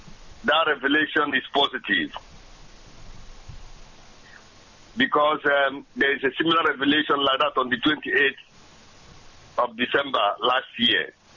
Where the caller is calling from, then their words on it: Trondheim, Trøndelag, Norway; I am calling from Trondheim, Norway.